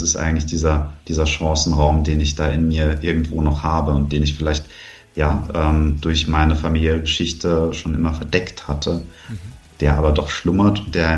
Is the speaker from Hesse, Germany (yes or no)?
yes; Frankfurt am Main, Hesse, Germany; born or raised there